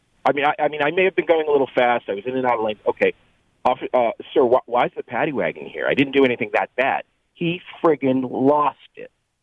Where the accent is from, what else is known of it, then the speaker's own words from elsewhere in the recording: Boston, Massachusetts, United States; Yeah, so I'm from Boston, and I'm 52.